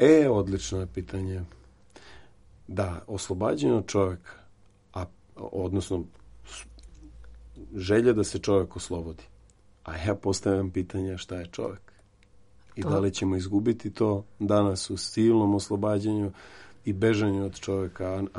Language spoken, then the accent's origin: Serbian; Serbia; Mi kažemo: iz Srbije.